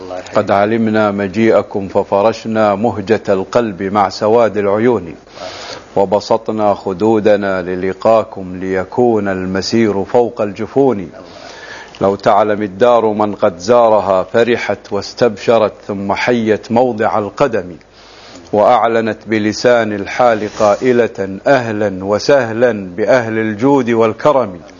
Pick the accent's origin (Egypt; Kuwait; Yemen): Kuwait; Kuwait City, Capital Governorate; born there; الأصل من حوطة بني تميم، وولدت في الكويت في منطقة المرقاب، مواليد عام 46 ميلادي، خريج معهد المعلمين